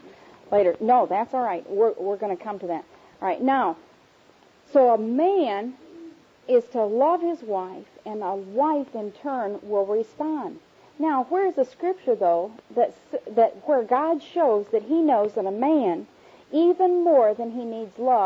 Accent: Tennessee, United States; they thought I was a hillbilly because I was from Tennessee.

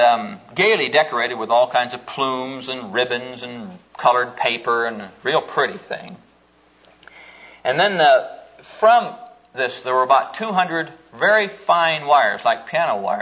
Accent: Neola, Iowa, United States; I'm from southwestern Iowa. I'm from Neola, Iowa. And in case you don't know where that is, it's just between Persia and Underwood down there.

